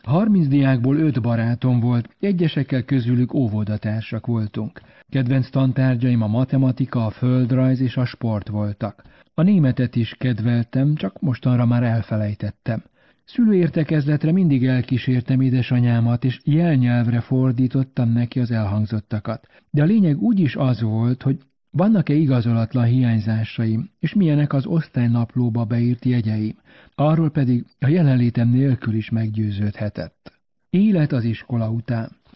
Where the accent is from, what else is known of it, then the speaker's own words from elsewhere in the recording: Târgu Mureș, Mureș County, Romania; also born or lived in Cluj-Napoca; Én is abban a városban születtem, de amikor 1 éves és 8 hónapos voltam, elhunyt édesapám, és anyám hazaköltözött Vásárhelyre a szüleihez.